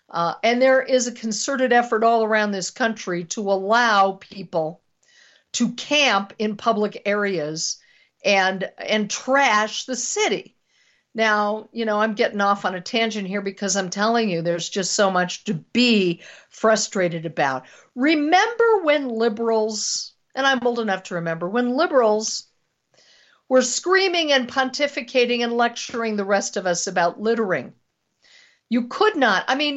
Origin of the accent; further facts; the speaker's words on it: Colorado, United States; I hail from Colorado. I'm a native of Colorado, but now I'm living in northern Colorado